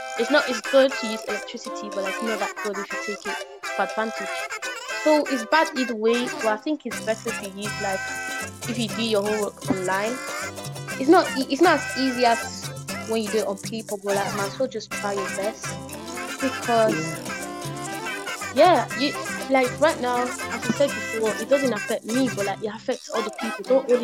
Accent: Nigeria; let's use Nigeria, my home country.

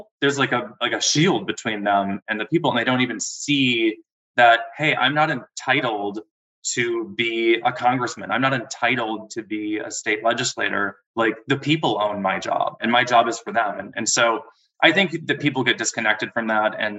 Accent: Wisconsin, United States; You know, Wisconsin is my home state is an example of this.

